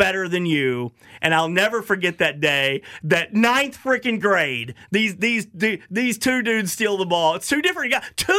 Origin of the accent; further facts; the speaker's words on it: Bryant, Arkansas, United States; My hometown, Bryant, Arkansas. All right, so white school.